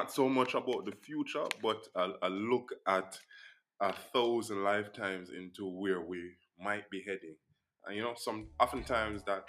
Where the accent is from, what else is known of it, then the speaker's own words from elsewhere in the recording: Spanish Town, Saint Catherine, Jamaica; I'm from Spanish Town, Jamaica.